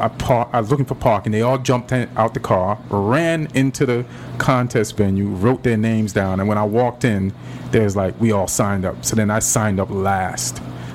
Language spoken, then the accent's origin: English; New York, United States; now in Los Angeles, United States; and we're both from New York